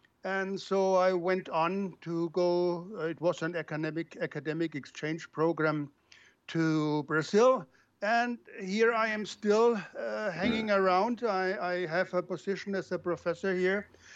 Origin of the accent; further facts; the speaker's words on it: Germany; moved away; Well, I'm originally from Germany, and I have a doctorate in economics.